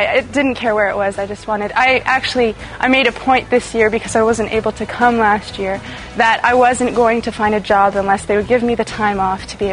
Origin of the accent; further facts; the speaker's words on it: Winnipeg, Manitoba, Canada; I am from Winnipeg, Manitoba, up in Canada, so it's a ways away.